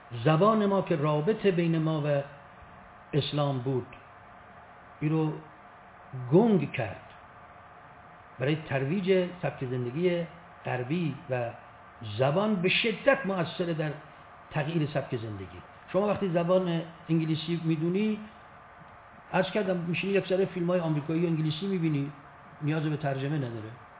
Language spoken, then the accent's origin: Persian; Iran; من به عنوان یک ایرانی فارسی زبان اینو نمیگم